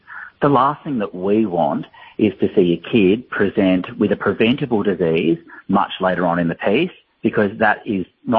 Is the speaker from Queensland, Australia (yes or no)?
no; Canberra, Australian Capital Territory, Australia; I grew up in Canberra and I still think about how wonderful it was.